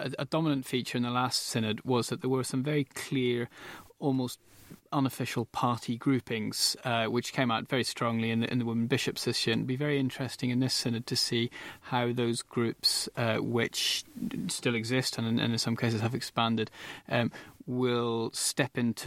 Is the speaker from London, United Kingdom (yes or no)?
no; Belfast, Northern Ireland, United Kingdom; Perhaps because I'm a boy from Belfast